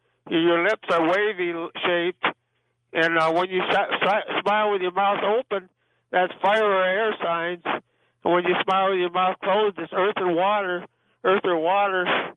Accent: St. Paul, Minnesota, United States; I'm from St. Paul, Minnesota.

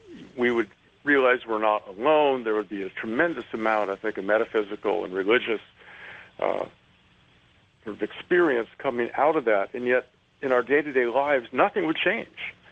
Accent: Seattle, Washington, United States; I grew up in Seattle, and we never had any big museums. My mom and dad were New Yorkers, and they always used to say, no culture

